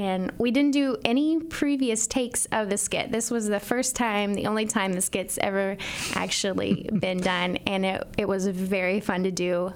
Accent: Alma, Arkansas, United States; my hometown, Alma, Arkansas, the spinach capital of the world.

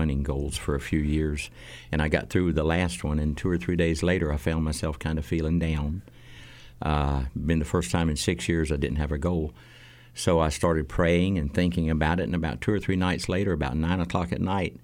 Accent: Talking Rock, Georgia, United States; Nope, I'm from North Georgia, about 60 miles north of Atlanta in a place called Talking Rock.

